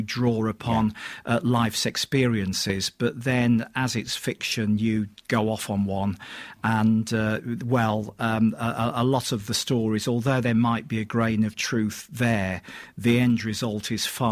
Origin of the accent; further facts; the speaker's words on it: Birmingham, West Midlands, United Kingdom; born there; technically I'm a Brummie myself, having been born in the Dudley Road Hospital.